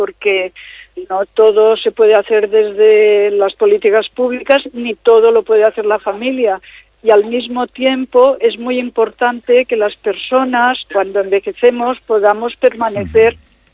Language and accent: Spanish; Barcelona, Catalonia, Spain; Yo vengo de Barcelona, que es una ciudad que en principio, pues, con cierto bienestar, pero donde hay desigualdades también.